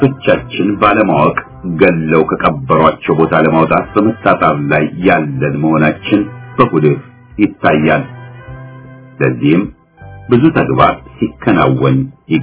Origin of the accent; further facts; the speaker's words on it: Achefer, Amhara, Ethiopia; የተወለድኩበት ቦታ በጎጃም ጠቅላይ ግዛት ውስጥ በጣና ባህር ድንበር በሚገኘውና በጎንደር አካባቢ ካለው የበጌ ምድር ግዛት ጋር በሚዋሰነው አቸፈር በሚባለው ቦታ ከመሆኑ በላይ